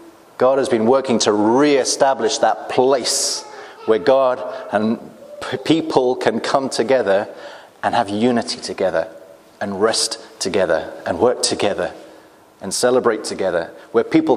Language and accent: English; England, United Kingdom; I'm from England